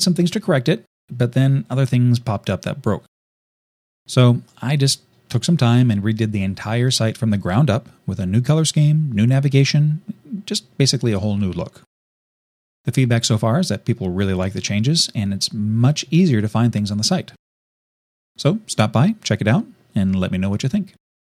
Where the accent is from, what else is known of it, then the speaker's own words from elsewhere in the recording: California, United States; Topping out the list is Texas, and my home state of California is actually only number 2.